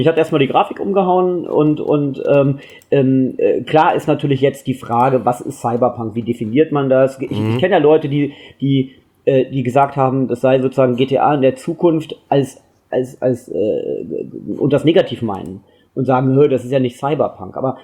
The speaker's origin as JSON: {"language": "German", "region": "Lower Saxony", "country": "Germany", "said": "Kennt man in Frankfurt und den kennt man auch im schönen Niedersachsen, wo ich herkomme."}